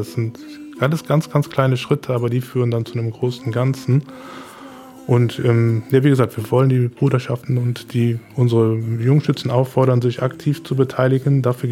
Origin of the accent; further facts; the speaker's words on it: Morschenich, North Rhine-Westphalia, Germany; ich komme aus Morschenich, einen Riesenwald